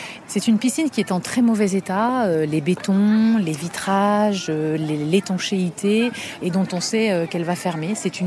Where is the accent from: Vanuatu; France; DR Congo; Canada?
France; Lille, Hauts-de-France; je suis lilloise